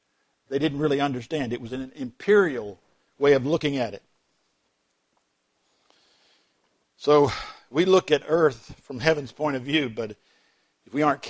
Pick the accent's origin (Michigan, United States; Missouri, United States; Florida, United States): Florida, United States; I'm from Florida. Give me a break. I grew up in Florida.